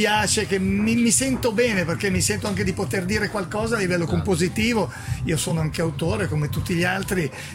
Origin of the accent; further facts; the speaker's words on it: Liguria, Italy; essendo ligure, quelle orca comincia a essere